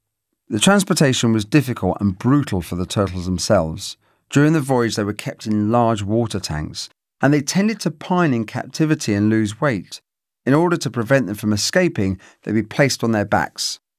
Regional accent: London, United Kingdom; when I was a kid growing up in London in the 70s.

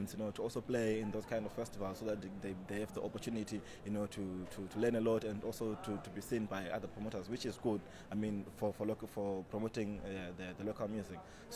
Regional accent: Victoria Falls, Matabeleland North, Zimbabwe; since we come from Victoria Falls, we stay in the close neighborhood, so we knew each other when we were still growing up.

